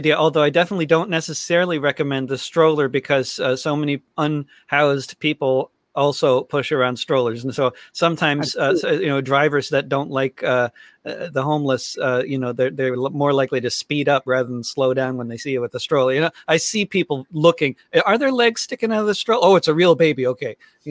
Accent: New York, United States; Tokyo is a lot hotter than New York normally, and I grew up around New York, and it never got into the 90s when I was a kid.

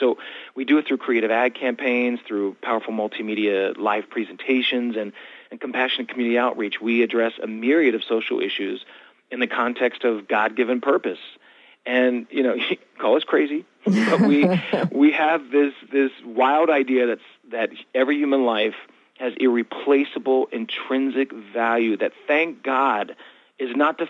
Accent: the North, United States; I'm from the North, you know, and I obviously I have brown skin

